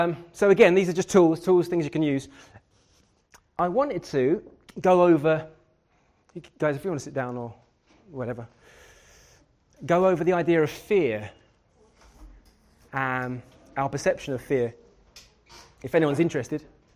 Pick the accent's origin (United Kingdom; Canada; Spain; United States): United Kingdom; London; accent: London; I'm from London, I've got quite a harsh accent.